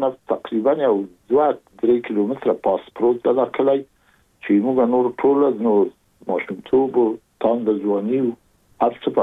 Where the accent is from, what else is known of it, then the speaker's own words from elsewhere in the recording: Kabul, Afghanistan; زه زېږېدلی په کابل کې یم. د کابل په چاګي کې ګزرګاه پله ته ورڅېرمه، او کلی د شکلا خان کلا. هلته زه زېږېدلی یم، خو یو درې یا څلور کاله وروسته زما کورنۍ بیا د مراد خان ته کډه شوې ده، چې هلته د پدري کلا ده.